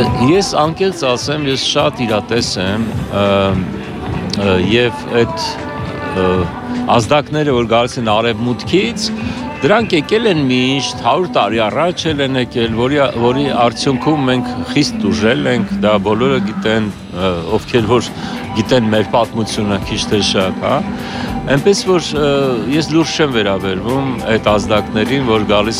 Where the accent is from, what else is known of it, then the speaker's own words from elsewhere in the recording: Yerevan, Armenia; also born or lived in Artsakh; ես ծնվել եմ Արցախում, բայց 1 տարեկանում տեղափոխվել իմ ընտանիքը Երևան, և ես ըստ էության Երևանում եմ մեծացել, բայց միշտ կապը բնականաբար կար Արցախի հետ